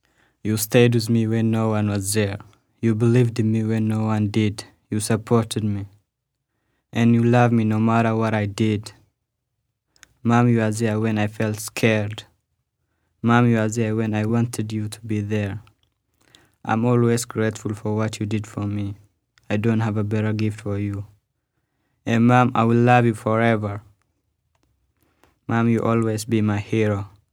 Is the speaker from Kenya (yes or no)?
yes; Kenya; I'm from Kenya.